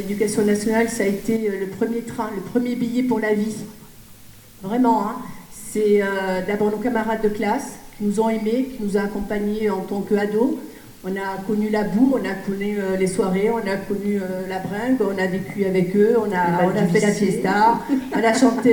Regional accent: Provence-Alpes-Côte d'Azur, France; born there; Moi, je suis née dans le Vaucluse, je suis née dans le Luberon.

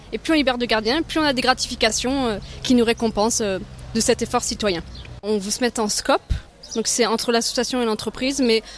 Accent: Valensole, Provence-Alpes-Côte d'Azur, France; De Valensole.

